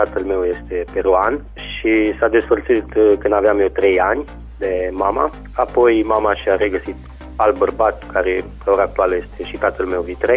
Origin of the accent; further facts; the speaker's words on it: Eftimie Murgu, Caraș-Severin, Romania; also born or lived in Timișoara; M-am născut la Timișoara, la 3 ani am plecat la Eftimie Murgu, acolo am făcut clasele 1-8, apoi am revenit înapoi la Timișoara